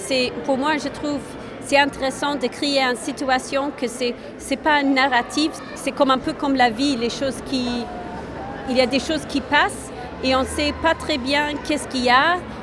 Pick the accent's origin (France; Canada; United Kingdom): United Kingdom; Scotland; French is a second language; now in Berlin, Germany; Oui, je suis écossaise, mais je viens de Berlin